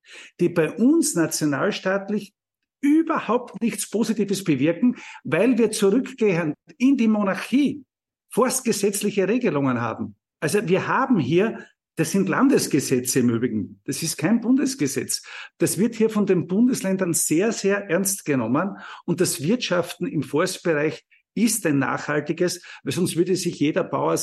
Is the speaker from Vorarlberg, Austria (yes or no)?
no; Styria, Austria; Ich bin Steirer. Wir haben 70% in der Steiermark Waldfläche.